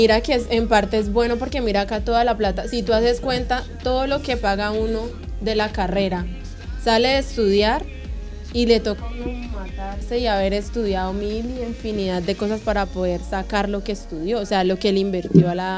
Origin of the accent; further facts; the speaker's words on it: Cali, Valle del Cauca, Colombia; en Cali, yo vengo de Cali, hola.